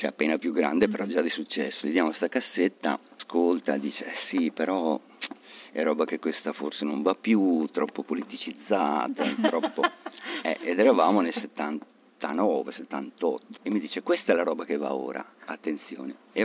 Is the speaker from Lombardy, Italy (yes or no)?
yes; Mantua, Lombardy, Italy; moved away as an adult; also born or lived in Bologna; io sono di Mantova d'origine, e appena ho potuto me ne sono andato